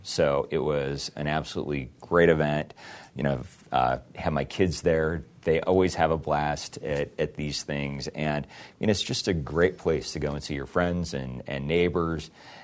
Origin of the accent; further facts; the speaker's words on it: Elko, Nevada, United States; growing up in Elko, Nevada